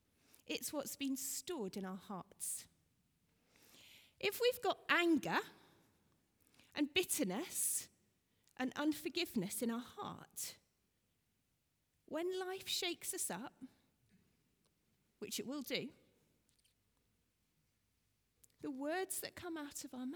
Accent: Nairobi, Kenya; When I was growing up in Nairobi

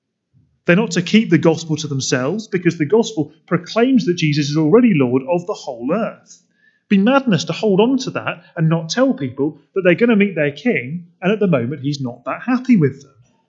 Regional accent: United Kingdom; Isn't that makes us a bit concerned as British people, knowing our own history as imperial warriors going out to the world and robbing people of their resources?

